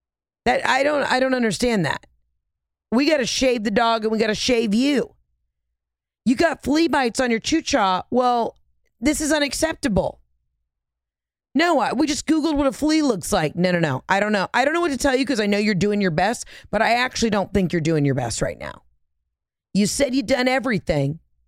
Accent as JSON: {"language": "English", "town": "Atlanta", "region": "Georgia", "country": "United States", "said": "Now, granted, I'm from Atlanta. You know, we eat, sleep, and breathe the Chick-fil-A."}